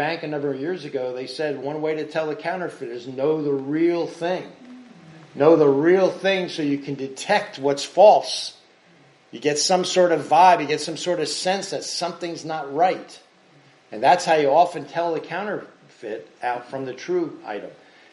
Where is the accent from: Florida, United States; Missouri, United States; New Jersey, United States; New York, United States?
New Jersey, United States; Now, many of you know I grew up on the Jersey Shore, right?